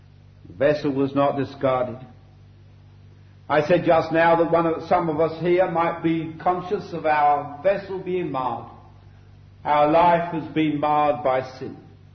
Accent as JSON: {"language": "English", "region": "London", "country": "United Kingdom", "tie": "born or raised there", "said": "I come from London by my accent. Certainly it's miles away from Wiltshire. But having been brought up in London, worked in London in the city for 7 years"}